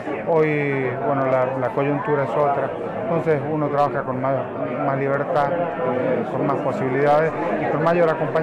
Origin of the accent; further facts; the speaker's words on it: La Rioja, Argentina; La verdad que es toda una responsabilidad y todo un orgullo que como riojano nos hayan distinguido de esta manera.